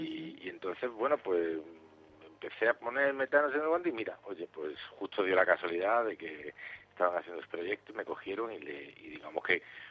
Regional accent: Málaga, Andalusia, Spain; he grabado en Málaga, cosa que en mi tierra

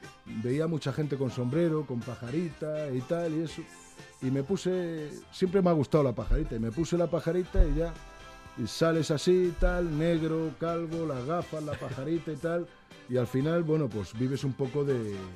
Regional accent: Madrid, Community of Madrid, Spain; Yo soy de Madrid, yo soy bastante de Madrid. A mí me gusta la ciudad y tal, estoy bastante identificado con la ciudad.

